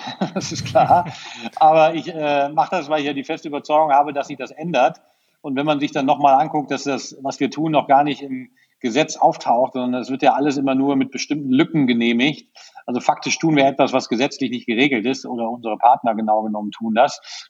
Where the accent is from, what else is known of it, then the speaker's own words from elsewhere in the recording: Berlin, Germany; wenn ich als Berliner auf mein Auto verzichten soll